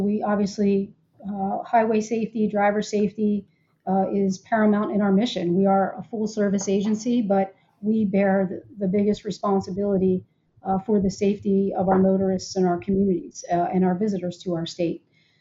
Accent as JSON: {"language": "English", "region": "Delaware", "country": "United States", "said": "We've had critical incidents here in Delaware"}